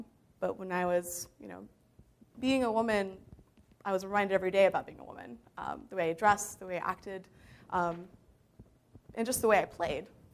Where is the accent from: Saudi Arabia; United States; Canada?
Saudi Arabia; growing up in Saudi Arabia, and transitioning from a medical background into finding my way to tech.